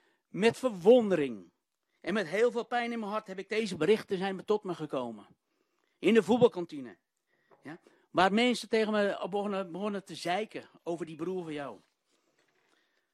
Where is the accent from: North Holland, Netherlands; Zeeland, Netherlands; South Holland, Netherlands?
North Holland, Netherlands; Nieuw-Vennep; en ik kom uit Nieuw-Vennep.